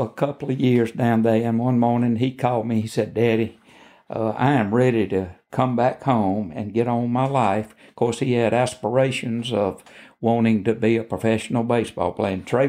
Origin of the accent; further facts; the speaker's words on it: Union Point, Georgia, United States; Yes, Mr. May, I was born in Union Point. Born and raised and have lived here all my life, except when I was in college.